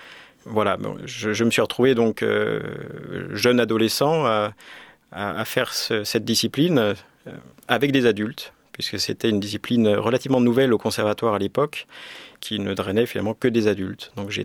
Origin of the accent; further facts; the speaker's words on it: Saint-Étienne, Auvergne-Rhône-Alpes, France; Alors tout d'abord dans une école locale, sur Saint-Étienne, puisque je suis originaire de Saint-Étienne, en abordant les claquettes.